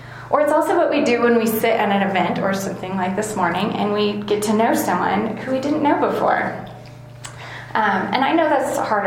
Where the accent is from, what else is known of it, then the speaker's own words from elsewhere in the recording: California, United States; now in Durango, United States; Now, I grew up in California where people really aren't that friendly. You just kind of keep to yourself, and maybe if you're from California, you relate. But you find your friends and you kind of just stick with them. And so coming here to Durango